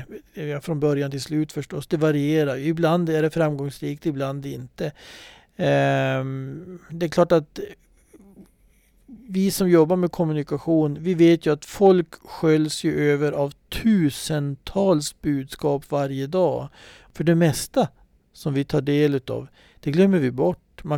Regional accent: Överkalix, Norrbotten County, Sweden; born there; tre frågor som är kopplade till den kommun där jag är född, till Överkalix.

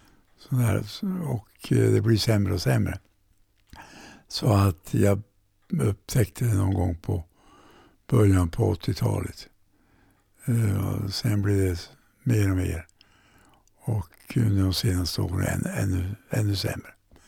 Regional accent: Kalix, Norrbotten County, Sweden; Jag men nu är ofta tillbaka till Kalix, till hembygden och ja, vad som hände där hemma i Norrbotten.

